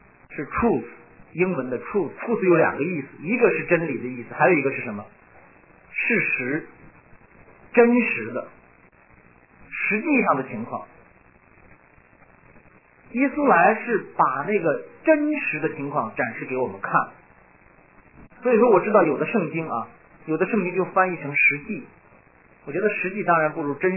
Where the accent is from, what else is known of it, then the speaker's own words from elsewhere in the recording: China; 因为我们中国人早就有这一套说法了